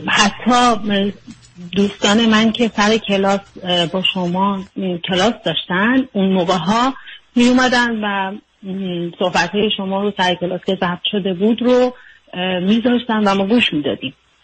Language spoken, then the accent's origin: Persian; Iran; moved away as an adult; now in United States; من همیشه میخواستم بیام امریکا و حتی از کودکی هام هیچ وقت ایران رو دوست نداشتم